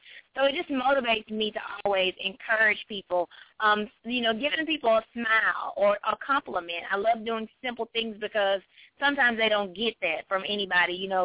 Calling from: Georgia, United States; I'm calling from Georgia.

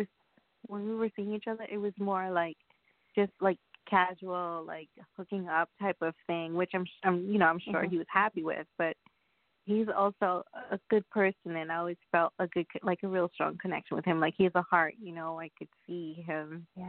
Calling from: New York, United States; I'm calling from New York, Long Island.

